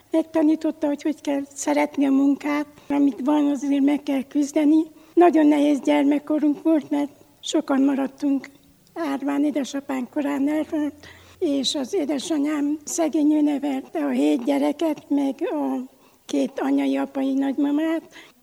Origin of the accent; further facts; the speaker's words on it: Csíkborzsova, Harghita, Romania; moved away as an adult; now in Budapest, Hungary; De 99-ben mentem Magyarországra, ugyanis a 2 gyermekem kitelepedett, én még mentem családegyesítőnek a gyerekekkel.